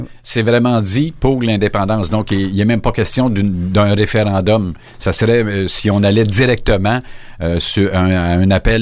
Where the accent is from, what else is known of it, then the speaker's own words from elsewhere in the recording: Quebec, Canada; Et tu parlais de chez nous, dans la Naudière.